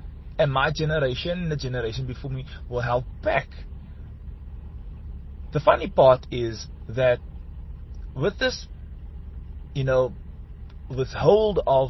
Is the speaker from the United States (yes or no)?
no; Ravensmead, Western Cape, South Africa; I grew up in Ravensmead.